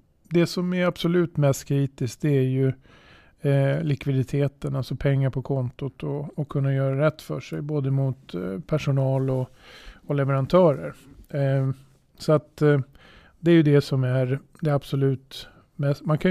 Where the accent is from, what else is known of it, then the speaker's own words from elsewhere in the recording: Södertälje, Stockholm County, Sweden; om man är född och uppväxt i Södertälje då, och har det här uppdraget